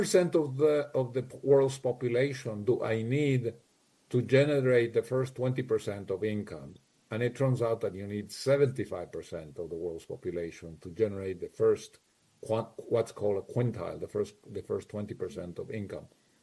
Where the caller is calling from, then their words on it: Madrid, Community of Madrid, Spain; I'm logging in from Madrid, and so for me, it is a little bit past 1:15 in the morning